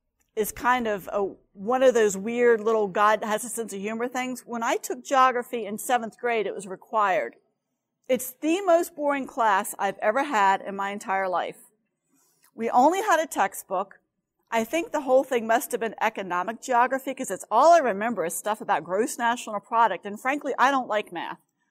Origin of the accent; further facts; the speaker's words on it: Florida, United States; Now, I grew up in Florida, so it's not that odd.